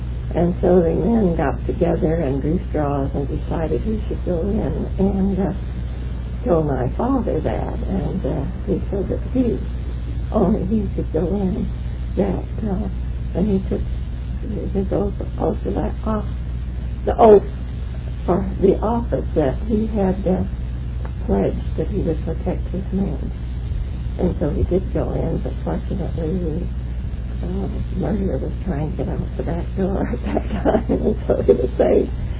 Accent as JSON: {"language": "English", "town": "Visalia", "region": "California", "country": "United States", "tie": "born there", "said": "I was born in Visalia, California."}